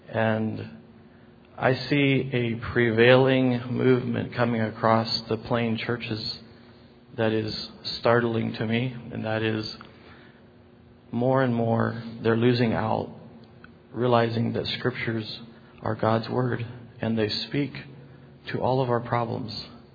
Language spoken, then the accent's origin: English; Ohio, United States; We're from Ohio, and just a blessing to be here